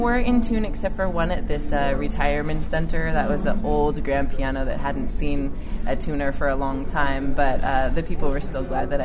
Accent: Anchorage, Alaska, United States; now in Galena, United States; I was born in Anchorage, which we kind of call North Seattle, or the city that's closest to Alaska. Uh-huh. But yeah, I grew up and was born there, and then moved to Galena about 11 years ago.

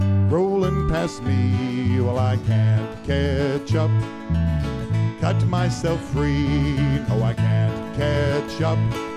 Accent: Kansas City, Missouri, United States; from Kansas City.

